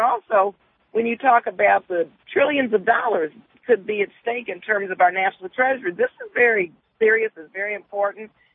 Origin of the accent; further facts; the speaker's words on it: Oakland, California, United States; I come from the Bay Area in Oakland.